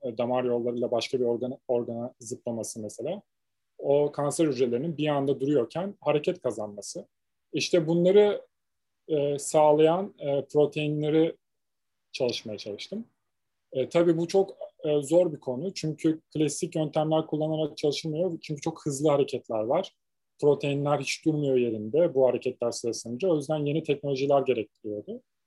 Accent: Istanbul, Turkey; İstanbul'da doğdum. Büyüdüm. Kadıköy Anadolu Lisesi'ne gittikten sonra

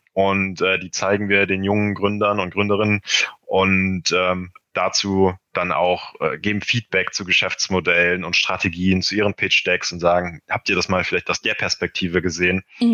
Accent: Frankfurt am Main, Hesse, Germany; now in Düsseldorf, Germany; Und ich bin ursprünglich auch aus Frankfurt am Main, deshalb bin ich auch erst zugezogen.

